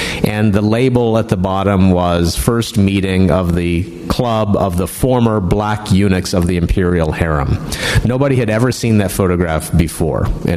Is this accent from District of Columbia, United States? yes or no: yes; Washington, District of Columbia, United States; I had been working at an archive in my hometown, Washington, D.C.